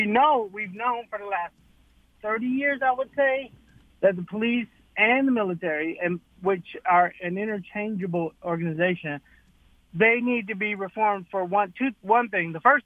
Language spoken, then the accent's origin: English; Detroit, Michigan, United States; I'm 51 and I was raised in born in Detroit. And my parents were biracial. My dad was black. My mom was white.